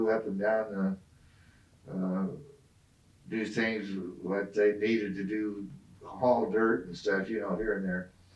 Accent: Colorado, United States; born there; I was born in Colorado

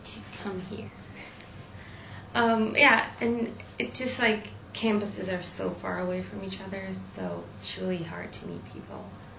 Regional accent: Romania; now in United States; it was different than here. Everything's smaller.

